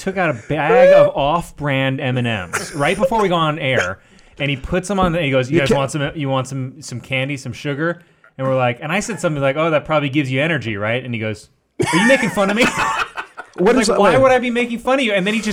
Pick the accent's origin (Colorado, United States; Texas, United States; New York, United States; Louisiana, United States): New York, United States; Staten Island; But I grew up in Staten Island.